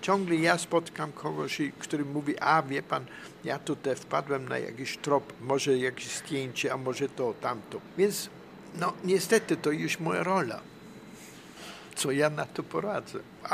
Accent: Linz, Upper Austria, Austria; Ja pochodzę z tego Linzu

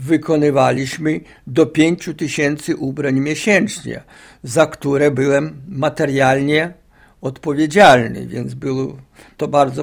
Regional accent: Knyszewicze, Podlaskie Voivodeship, Poland; I ja pochodzę z powiatu sokolskiego, a konkretnie ze wsi Knyszewicze.

